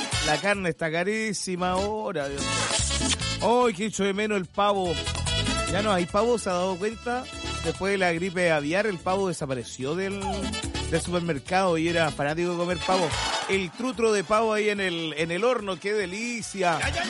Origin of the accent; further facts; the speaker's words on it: Calbuco, Los Lagos, Chile; Mi ciudad natal, Calbuco, bien ahí.